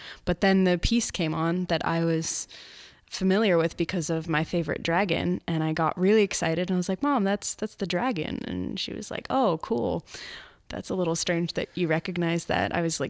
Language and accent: English; Bloomington, Indiana, United States; And I usually just say I'm from Bloomington because it's the place that I feel the most connected to, because I have so many musical memories there.